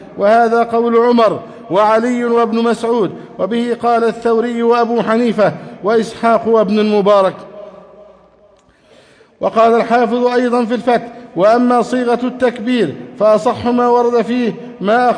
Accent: Egypt; اللهم احفظ بلدنا مصر أمنا أمانا

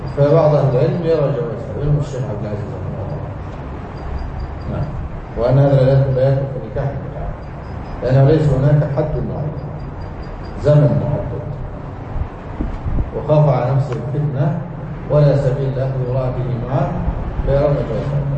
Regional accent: Egypt; وبعض الناس يفرض للمرأة صداقا، خصوصا في بلادنا مصر

